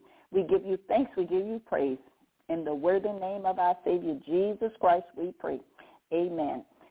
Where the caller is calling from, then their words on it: Baton Rouge, Louisiana, United States; I'm calling from Baton Rouge, Louisiana.